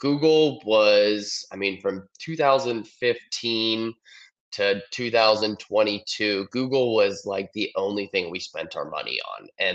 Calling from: Queen Creek, Arizona, United States; I'm in Queen Creek, Arizona today.

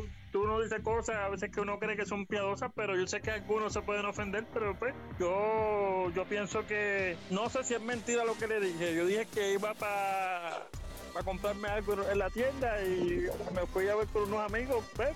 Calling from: Puerto Rico; de Atorrey, Puerto Rico.

